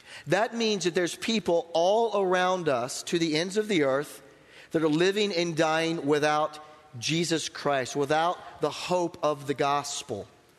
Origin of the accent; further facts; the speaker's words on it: the South, United States; I grew up in Bible Belt South, which really is just a name now. It doesn't honestly really exist. So I grew up and I went to church every Sunday.